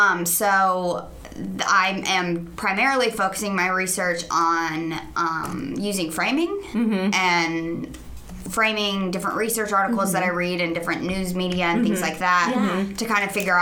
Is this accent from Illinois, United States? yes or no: no; Columbia, Missouri, United States; moved away as an adult; So I am from Columbia, Missouri.